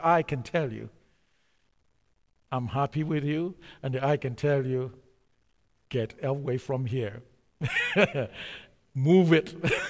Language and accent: English; Nigeria; Every time I read that verse, I think about growing up in Nigeria and the kind of relationship that we have with our fathers, with our parents.